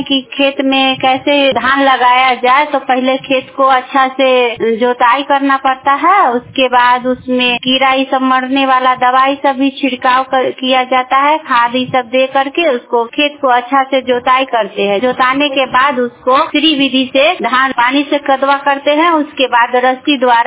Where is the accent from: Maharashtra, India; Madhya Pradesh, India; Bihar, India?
Bihar, India; Digra; हम दिगरा पंचायत से हैं